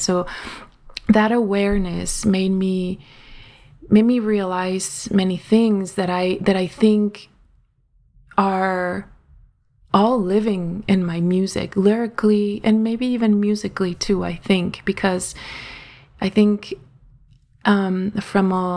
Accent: Ciudad Juarez, Chihuahua, Mexico; now in United States; I have a green card now, and in 2018 I was able to go back to Ciudad Juarez, to my hometown.

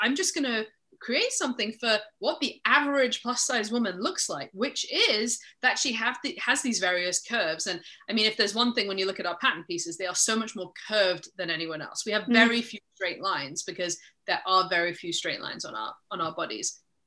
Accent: Scotland, United Kingdom; you can hear my accent, right? I may have grown up in Scotland, but I am not Scottish.

